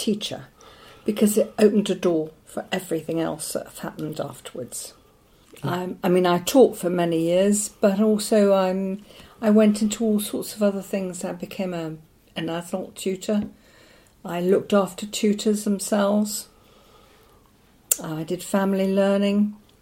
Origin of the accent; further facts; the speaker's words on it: Bristol, South West England, United Kingdom; Bristol is where I come from. And I went to school in Bristol. I went to Clifton High School in Bristol.